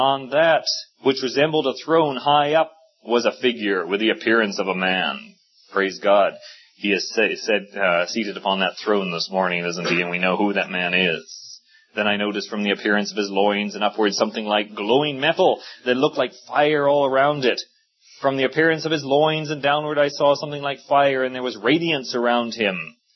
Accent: South Africa; I grew up in South Africa, where the majority of the world's gold is mined

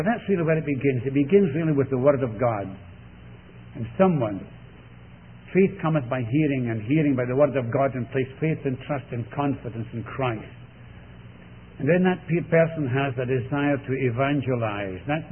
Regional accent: Glasgow, Scotland, United Kingdom; accent: Scots burr; I was brought up in Scotland. You wouldn't know that, of course, would you? But my accent, no, it's not an accent, it's actually what's called a Scots burr. My Scots burr betrays me. Brought up there in the city of Glasgow.

